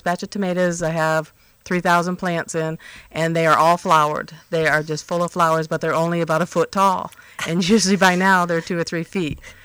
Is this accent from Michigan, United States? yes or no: yes; Michigan, United States; When I was real little, I was raised in Michigan when I was 2 and 3, and my grandfather was a farmer